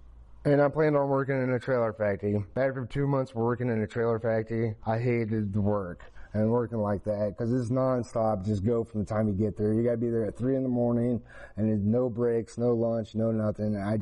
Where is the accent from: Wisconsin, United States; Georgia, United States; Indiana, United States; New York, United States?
Indiana, United States; Warsaw; also born or lived in Wichita, Kansas; We lived in Kansas until I was about six. And then we moved to Warsaw. We moved to Warsaw, and my dad ended up leaving us.